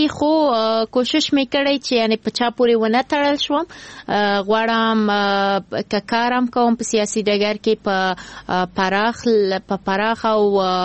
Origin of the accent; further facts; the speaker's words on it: Kabul, Afghanistan; born there; زه په کابل کې زیږیدلی یم نو نه زه یعنې ځان د ټول افغانستان بولم